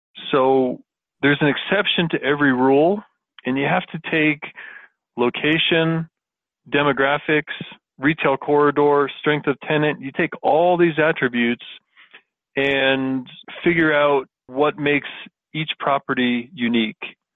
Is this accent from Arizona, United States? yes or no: no; Florida, United States; now in Colorado, United States; I was born and raised in Florida. I live in Colorado now.